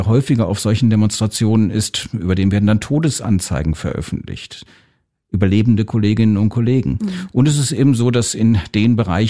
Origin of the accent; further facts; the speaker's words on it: Cologne, North Rhine-Westphalia, Germany; Also ich selbst komme aus Köln.